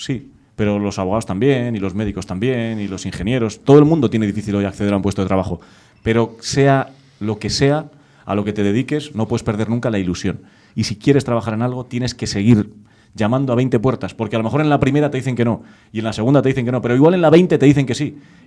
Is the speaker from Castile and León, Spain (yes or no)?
yes; Valladolid, Castile and León, Spain; lo único que soy es del Valladolid, que es el único equipo que me preocupa, el de mi tierra, como he sido siempre